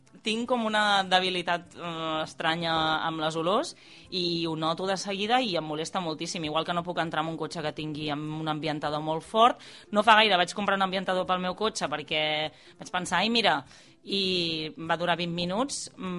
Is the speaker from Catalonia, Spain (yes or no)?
yes; Vilafranca del Penedès, Catalonia, Spain; Hola, Islàndia … tinc 34 anys, sóc de Vilafranca del Penedès